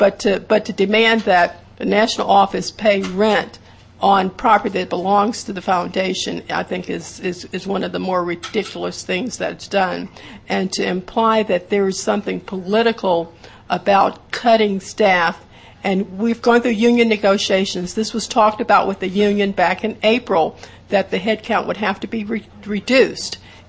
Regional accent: Berkeley, California, United States; where I'm from the Berkeley area

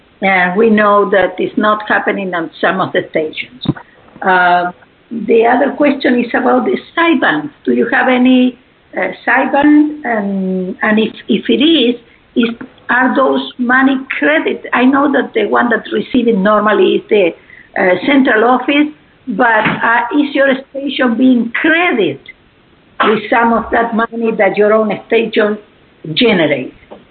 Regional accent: Houston, Texas, United States; I'm from Houston.

